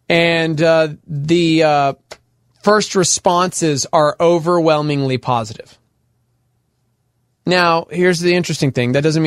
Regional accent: Lubbock, Texas, United States; I grew up in Lubbock, Texas, man, and there was just cotton everywhere.

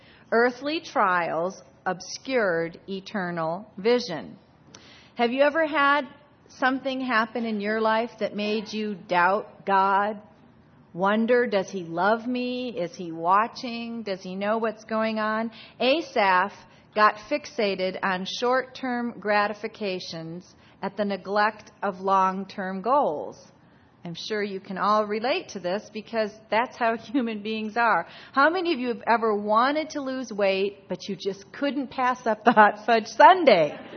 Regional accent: Michigan, United States; I was raised in Michigan, so it's going to have to go get a lot rougher than this

